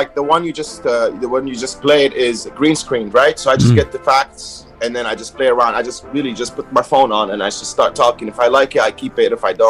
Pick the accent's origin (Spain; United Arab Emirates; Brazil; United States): United Arab Emirates; Abu Dhabi; I grew up in Abu Dhabi, yeah. I was born and raised in Abu Dhabi.